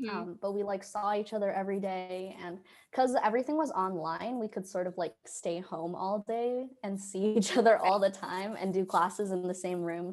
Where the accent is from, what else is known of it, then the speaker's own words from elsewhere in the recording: Toronto, Ontario, Canada; because I'm from Toronto, so our Thanksgiving was already in October.